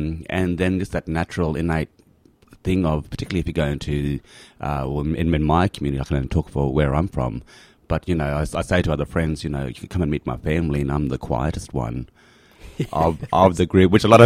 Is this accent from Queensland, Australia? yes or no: yes; Queensland, Australia; I go, nah, Murray fella from far north Queensland. That will, say a lot more about where I'm from, particularly different speech patterns and stuff as well